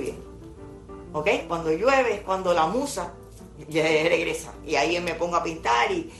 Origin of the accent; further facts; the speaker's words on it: Miami, Florida, United States; born there; primera generación, nacida aquí.